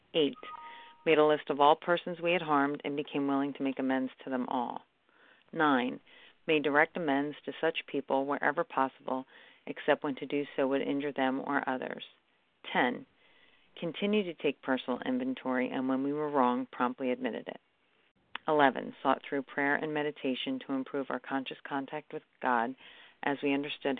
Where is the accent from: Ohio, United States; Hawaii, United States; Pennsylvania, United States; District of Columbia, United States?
Pennsylvania, United States; Collegeville; I'm from Collegeville, Pennsylvania